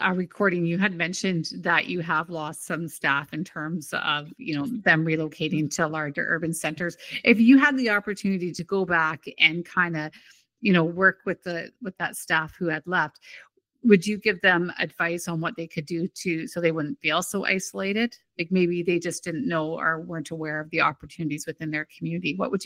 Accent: Canada; which came so natural to us as being Canadian.

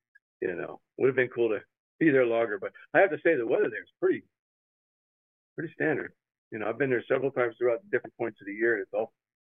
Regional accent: St. Petersburg, Florida, United States; I mean, I grew up here right on St. Petersburg, you know, St. Pete Beach, Tampa, you know, this whole area is my stopping ground.

